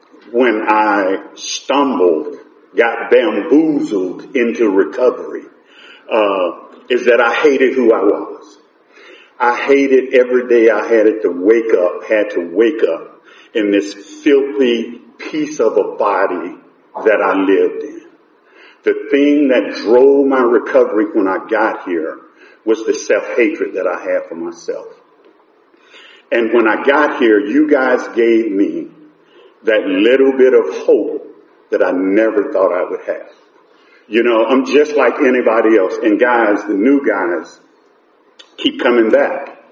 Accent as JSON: {"language": "English", "town": "Birmingham", "region": "Alabama", "country": "United States", "tie": "born or raised there", "said": "I grew up in Birmingham, and my dad was a bootlegger."}